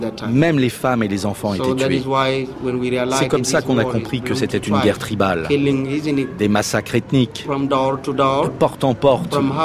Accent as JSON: {"language": "French", "town": "Bentiu", "region": "Unity", "country": "South Sudan", "moved": "yes", "said": "Je ne suis pas de Djouba, je suis du Sud-Soudan. Je viens de l'Upper Nile State, de Bentiu plus précisément. J'ai quitté Bentiu à cause des nettoyages ethniques."}